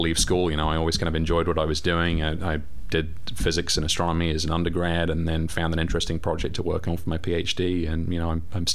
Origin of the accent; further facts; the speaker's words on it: United Kingdom; accent: English; now in United States; I'm trying to kind of maintain the English accent a little bit as much as I can.